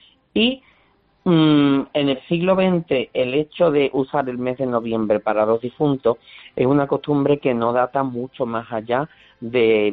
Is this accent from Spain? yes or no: yes; Seville, Andalusia, Spain; yo que soy de Sevilla